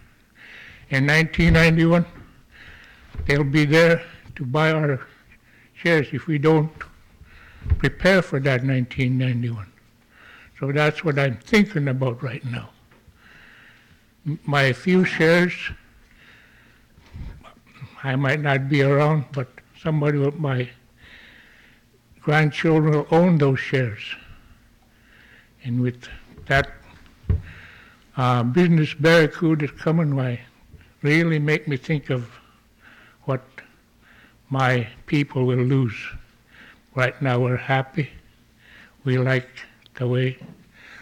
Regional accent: Elim, Alaska, United States; I'm half Chimo from Elam, and as many of you know, we're same status with Savunga Native and Gamble Native Corporation. People of Elam own the land.

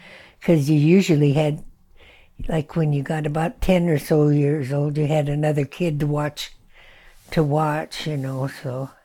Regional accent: Fairbanks, Alaska, United States; also born or lived in McGrath; Yeah, I was born in McGrath, yeah. And grew up till I was about 3, 4, 5 years old. And then we went and moved to Fairbanks because they had to go to school.

